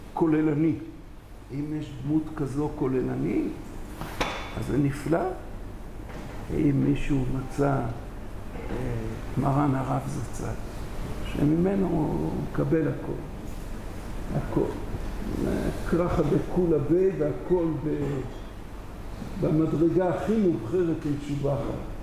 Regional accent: Kfar Pines, Haifa District, Israel; שמילדות התחנכתי, גדלתי בכפר פינס

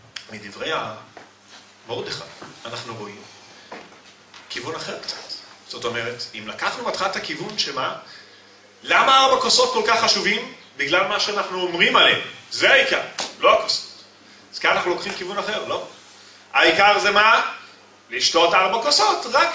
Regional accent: Ireland; מה אנחנו באנו מאירלנד? אני כן, אבל כולנו, אני מניח.

